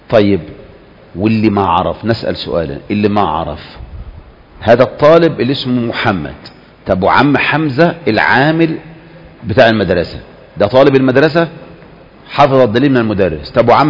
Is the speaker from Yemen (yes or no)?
no; Egypt; في مصر ما عندنا ثلاثة أصول؟